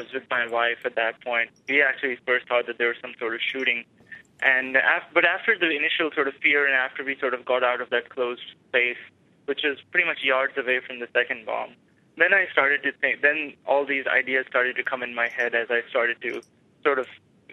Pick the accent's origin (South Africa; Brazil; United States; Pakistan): Pakistan; accent: Pakistani; And I'm Pakistani, and I speak with a Pakistani accent.